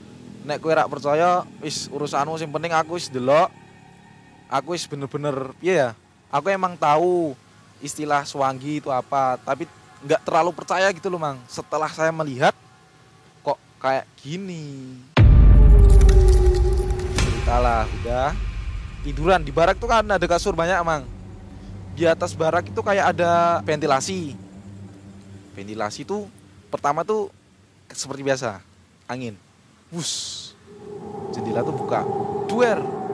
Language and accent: Indonesian; Papua, Indonesia; kebetulan saya udah lama di Papua, jadi kayak bukan warga baru sih. Saya bukan pribumi, tapi dari kecil saya di Papua. Jadi jiwa-jiwa saya jiwa Papua.